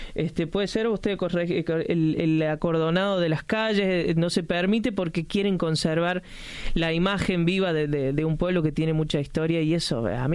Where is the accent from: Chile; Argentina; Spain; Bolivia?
Argentina; Las Peñas, Córdoba; yo soy de Las Peñas, norte, al norte de Corte